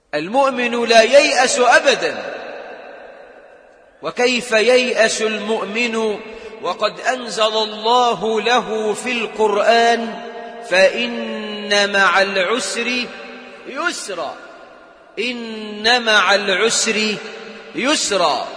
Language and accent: Arabic; Egypt; اللهم اجعل بلدنا مصر أمنا أمانا، رخاء سخاء